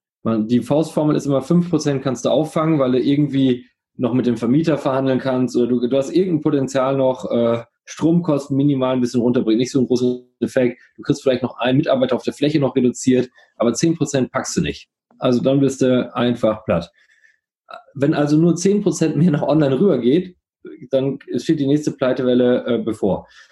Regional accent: Coesfeld, North Rhine-Westphalia, Germany; ich komme ja aus Coesfeld

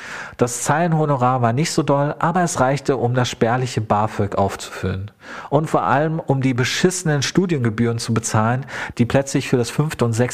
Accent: East Germany, Germany; also born or lived in Bavaria; wie es so war, als Ossi zwischen all den Bajuwaren zu sein.

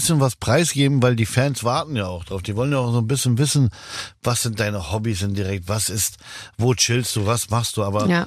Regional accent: Lebanon; Das indirekt die Wurzeln, wo ich herkomme und wo das alles begann, im Libanon ist sozusagen.

